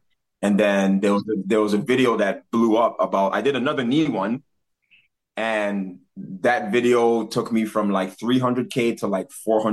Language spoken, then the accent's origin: English; Hong Kong; born there; originally I was born in Hong Kong. So I moved back for a few years before COVID.